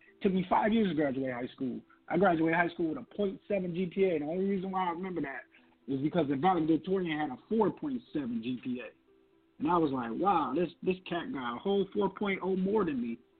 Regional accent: Toledo, Ohio, United States; I was born and raised in Toledo, Ohio. Yep. Grew up in foster care.

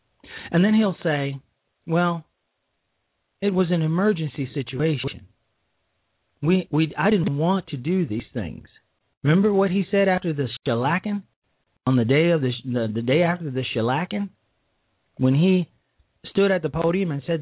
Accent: Chicago, Illinois, United States; I am a Chicago native. I grew up in Chicago. I grew up approximately 7 blocks from what was then called Operation Breadbasket, later renamed Operation Push.

